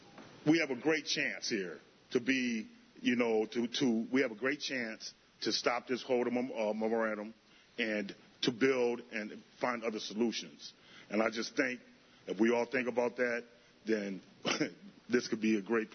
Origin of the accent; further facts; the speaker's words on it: Ithaca, New York, United States; I am a film producer and director who I was born and raised here in Ithaca, and I've been back here for 3 months.